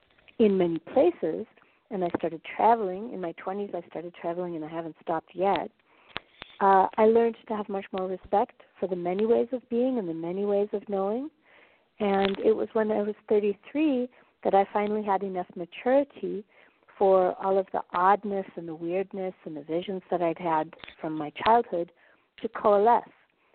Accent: Minneapolis, Minnesota, United States; I grew up in Minneapolis in a Catholic family, and I was formally educated in those ways

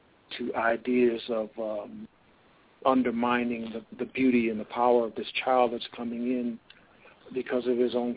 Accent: Albuquerque, New Mexico, United States; I'm from Albuquerque, New Mexico.

